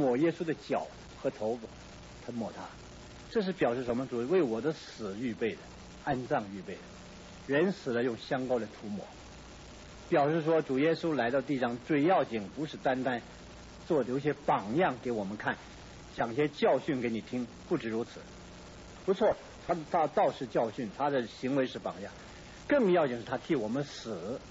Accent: China; 特别对我们东方人中国人来说，我们中国人强调行善

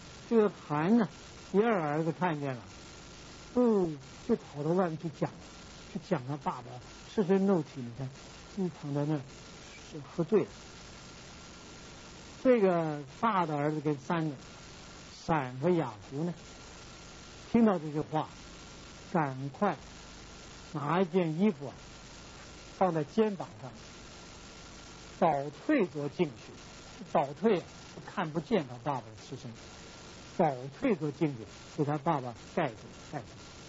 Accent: China; 闪族啊，就是我们东方人，那我们中国人都属于闪族，是老大。

